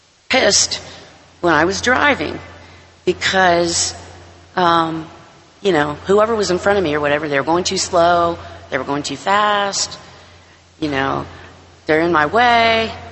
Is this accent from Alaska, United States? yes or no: yes; Anchorage, Alaska, United States; I'm from Anchorage, Alaska, and the traffic in Anchorage is not near what it is here.